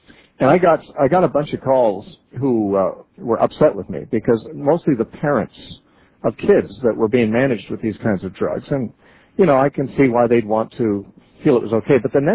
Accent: McMinnville, Oregon, United States; he found out I was from McMinnville, as you are

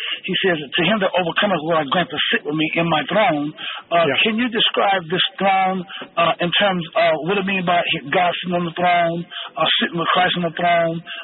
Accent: San Pablo, California, United States; Yes, I'm from San Pablo.

